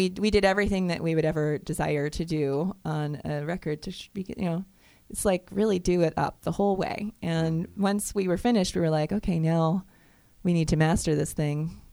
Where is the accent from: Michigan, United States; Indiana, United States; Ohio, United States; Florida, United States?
Florida, United States; That's a species of cicada that I listened to a lot growing up in Florida.